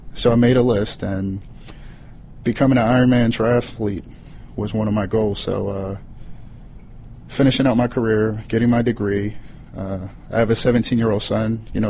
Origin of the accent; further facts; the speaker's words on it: Baltimore, Maryland, United States; I come from Baltimore City in Maryland.